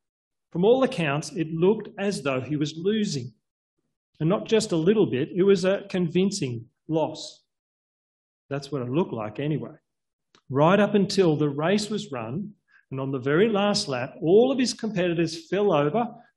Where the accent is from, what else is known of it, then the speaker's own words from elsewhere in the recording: Australia; as an Australian cheering on our Aussie team or our Aussie player.